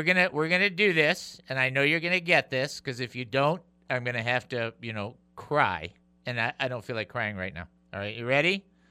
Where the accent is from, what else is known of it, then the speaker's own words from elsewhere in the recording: Detroit, Michigan, United States; It's not the pizza I grew up with in Detroit.